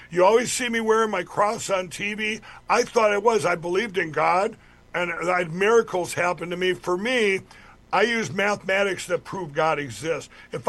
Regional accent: Chaska, Minnesota, United States; also born or lived in Mankato, United States; I was born in Mankato, Minnesota, but my mom and dad divorced. Divorces weren't common. I was 7 years old. I got moved to Chaska.

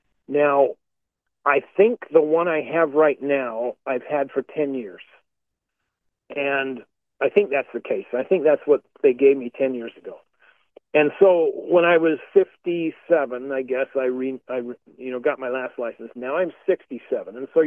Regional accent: Utah, United States; born there; Well, I was born in Utah, and I just can't go get suddenly a copy of my birth certificate.

